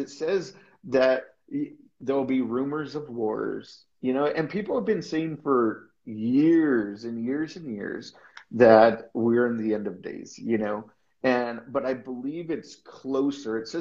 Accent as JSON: {"language": "English", "country": "United States", "said": "I mean, I'm an American in a 98% Muslim country."}